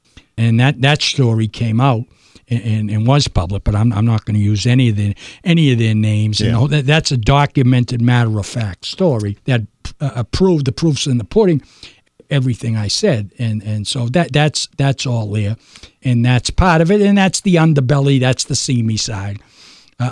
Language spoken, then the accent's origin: English; Boston, Massachusetts, United States; since I was a little kid, growing up in Boston, they always were going to get the rings.